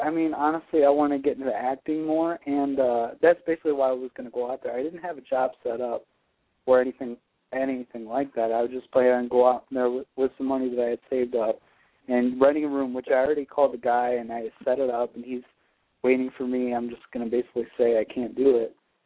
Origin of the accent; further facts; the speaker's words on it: Arizona, United States; I'm from Arizona.